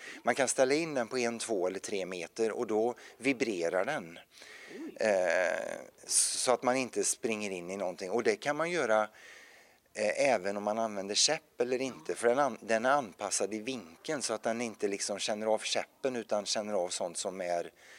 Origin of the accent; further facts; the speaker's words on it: Tibro, Västra Götaland County, Sweden; now in Gothenburg, Sweden; Alltså jag är ju uppväxt i Tibro